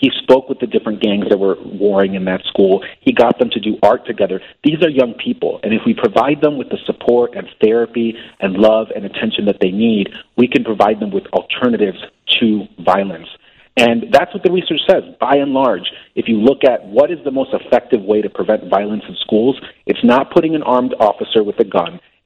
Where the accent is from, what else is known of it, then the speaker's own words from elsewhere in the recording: Chicago, Illinois, United States; And so as a Chicagoan, as a proud CPS product myself